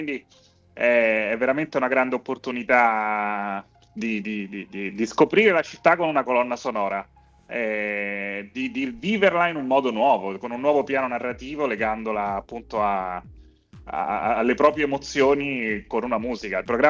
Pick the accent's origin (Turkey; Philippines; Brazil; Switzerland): Turkey; Istanbul; sono cresciuto a Istanbul